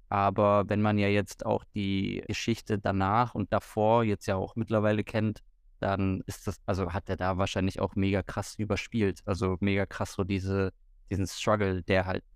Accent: Berlin, Germany; Wir sind halt Berliner, deswegen halten wir, also innerhalb Berlins wird nicht so krass zusammengehalten

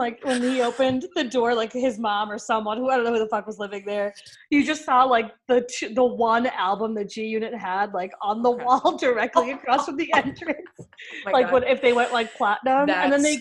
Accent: Huntington, New York, United States; I grew up on Long Island. Like I was born in Queens, grew up in Huntington in Long Island.

